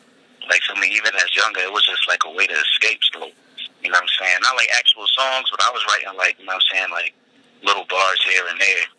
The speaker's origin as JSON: {"language": "English", "town": "Asbury Park", "region": "New Jersey", "country": "United States", "tie": "born or raised there", "said": "My childhood, just growing up in Asbury Park, you know, like, that's 1 square mile to be exact."}